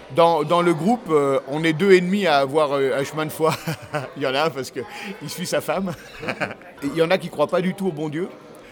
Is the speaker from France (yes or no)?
yes; Lyon, Auvergne-Rhône-Alpes, France; Moi, je viens de Lyon.